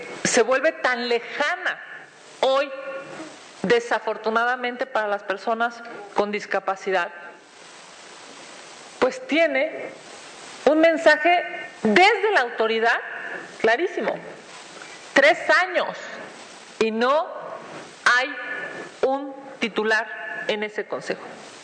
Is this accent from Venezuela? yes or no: no; Mexico; lo que nos obliga a reflexionar como mexicanos